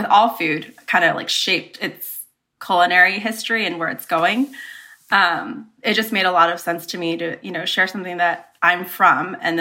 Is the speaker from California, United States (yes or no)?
yes; Bakersfield, California, United States; But yeah, I grew up in Bakersfield.